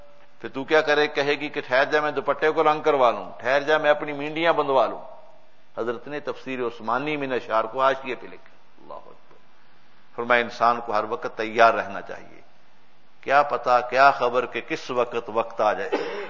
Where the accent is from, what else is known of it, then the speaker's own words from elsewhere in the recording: Pakistan; میں چونکہ پاکستان سے تعلق رکھتا ہوں وہاں کی بات جانتا ہوں